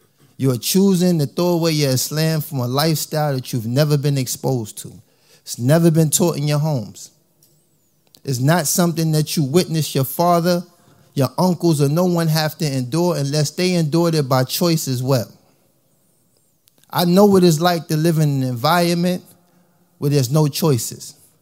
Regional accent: United States; I come from America. I'm pretty sure y'all peep into the media and things that's going on in our country.

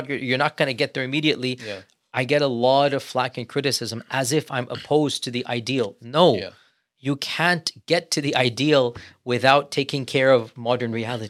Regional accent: Pakistan; I know as a Pakistani

